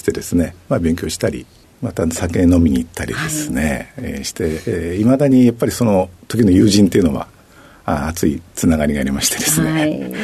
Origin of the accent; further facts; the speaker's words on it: Odawara, Kanagawa, Japan; 神奈川県の小田原市になります。